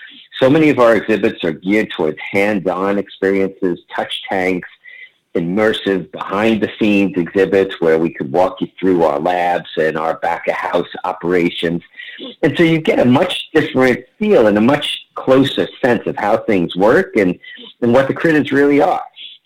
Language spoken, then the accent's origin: English; Queens, New York, United States; I grew up in Queens. I grew up in the 60s and 70s